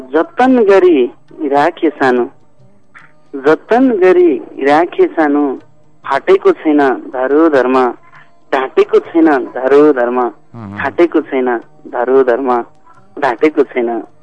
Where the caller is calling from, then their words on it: Narayangarh, Bagmati, Nepal; नारायणघाटबाट।